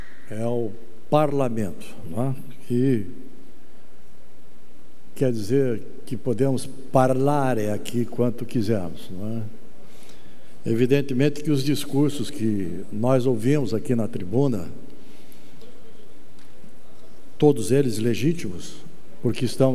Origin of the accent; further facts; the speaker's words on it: Joinville, Santa Catarina, Brazil; somos da Manchester Catarinense.